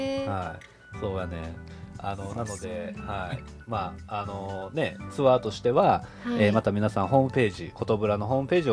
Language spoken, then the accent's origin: Japanese; Kyoto, Japan; 僕の実家から実はすごい近いところにあって